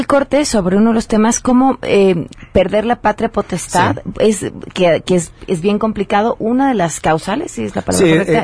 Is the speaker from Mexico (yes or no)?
yes; State of Mexico, Mexico; soy del Estado de México